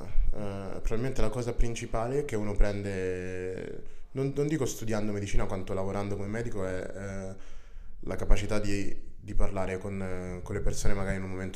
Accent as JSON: {"language": "Italian", "town": "Latina", "region": "Lazio", "country": "Italy", "tie": "born or raised there", "also_born_or_lived": "London", "said": "io sono nato a Londra in realtà, però sono cresciuto a Latina, quindi vicino Roma"}